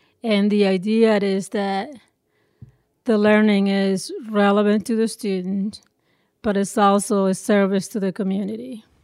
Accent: Nicaragua; Of course, growing up in Nicaragua, I know where they come from. Honduras, for example, is our neighboring country to the north in Nicaragua

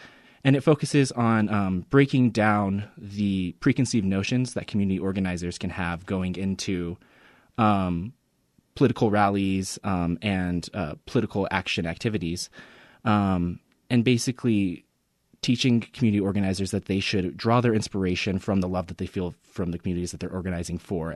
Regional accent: Farmington, New Mexico, United States; also born or lived in Las Cruces; I'm originally from Las Cruces. That's where I was born. But at a young age, I moved to Farmington, New Mexico.

